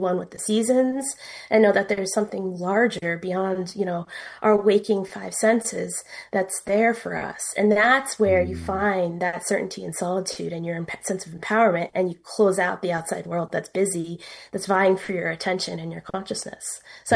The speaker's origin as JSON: {"language": "English", "region": "Connecticut", "country": "United States", "tie": "born or raised there", "said": "I grew up in Connecticut in the woods, and my family's from Brooklyn. I have extended Italian American family in Brooklyn"}